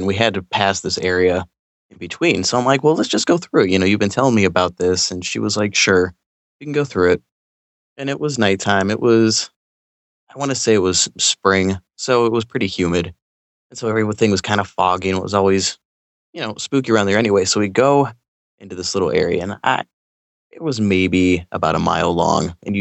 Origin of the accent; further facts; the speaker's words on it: Pittsburgh, Pennsylvania, United States; I wasn't from there. I'm from Pittsburgh originally, and I had gone there to go to school.